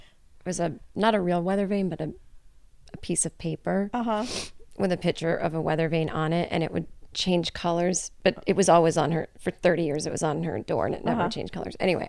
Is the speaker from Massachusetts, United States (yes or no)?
yes; Massachusetts, United States; I swear that's where we're from. We're from Massachusetts.